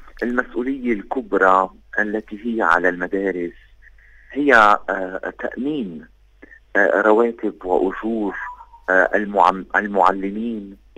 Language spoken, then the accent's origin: Arabic; Lebanon; ويرحم بلدنا لبنان ومواطنينا